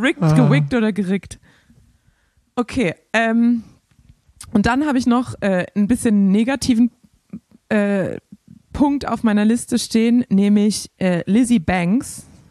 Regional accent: Baden-Württemberg, Germany; ich bin Schwabe

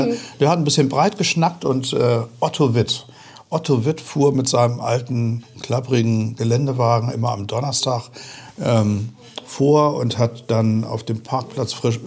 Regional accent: Eutin, Schleswig-Holstein, Germany; also born or lived in Malente; Also ich komme aus der Rosenstadt Eutin, dem Weimar, genau, dem Weimar des Nordens.

